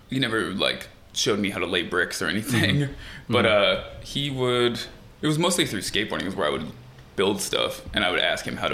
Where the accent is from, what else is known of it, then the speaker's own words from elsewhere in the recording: Vermont, United States; You know, I think it was just when you're growing up in Vermont, there's not a ton to do.